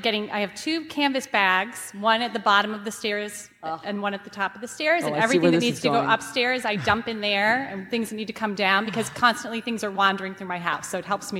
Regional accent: Columbus, Ohio, United States; I'm from Columbus, Ohio.

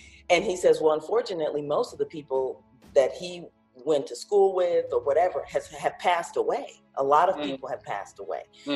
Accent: Indianapolis, Indiana, United States; I'm from the Midwest as well, but I'm from Indianapolis.

